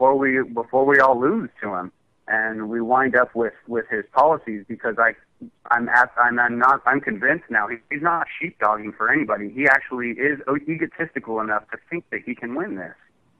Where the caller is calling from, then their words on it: Fresno, California, United States; I'm from Fresno.